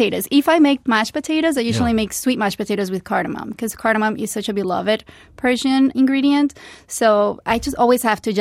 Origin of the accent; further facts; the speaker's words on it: Venezuela; English is a second language; now in United States; I'm from Venezuela